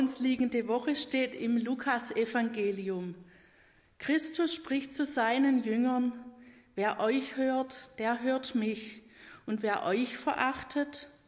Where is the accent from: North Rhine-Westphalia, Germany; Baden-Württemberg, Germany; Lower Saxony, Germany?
Baden-Württemberg, Germany; Freudenstadt; Ich komme aus Freudenstadt.